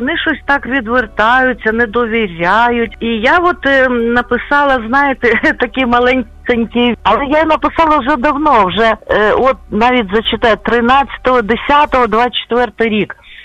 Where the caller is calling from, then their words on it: Western Ukraine, Ukraine; Я з Західної України.